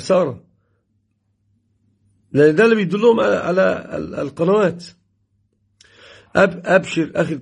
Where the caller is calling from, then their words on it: Casablanca, Casablanca-Settat, Morocco; أنا المغرب من الدار البيضاء.